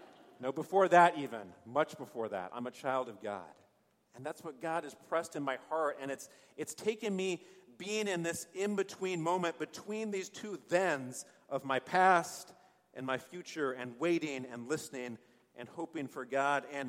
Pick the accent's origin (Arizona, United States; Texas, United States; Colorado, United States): Colorado, United States; Boulder; I kind of thought moving back to Boulder, to my hometown, was kind of like moving to the promised land